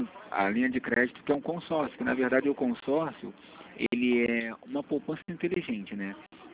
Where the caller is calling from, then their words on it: Rio de Janeiro, Brazil; da cidade do Rio de Janeiro.